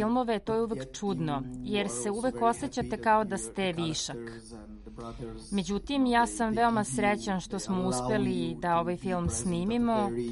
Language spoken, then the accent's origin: Serbian; Italy; Serbian is a second language; now in Czechia; Ja sam inače Italijan, ali živim u Češkoj